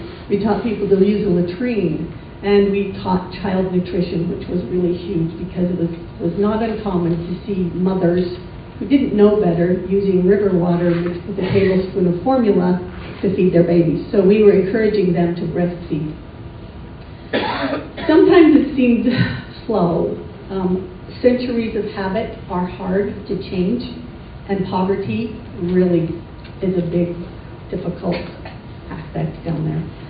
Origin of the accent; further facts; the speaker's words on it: Montana, United States; I grew up in Montana, and my story, like many of yours, is intermingled with the stories of many other people.